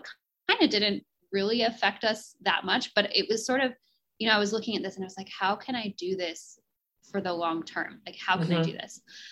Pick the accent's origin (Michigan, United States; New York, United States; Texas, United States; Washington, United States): Texas, United States; Houston; And he had found a job actually back in my hometown of Houston. Mm-hmm. So we moved back to Houston before I had my baby.